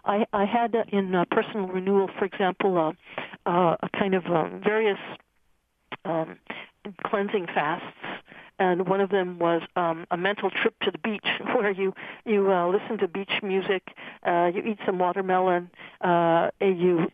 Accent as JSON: {"language": "English", "region": "Southwest", "country": "United States", "tie": "born or raised there", "said": "For me, it was a wall that looked like an adobe wall. Was brown. I grew up in the Southwest."}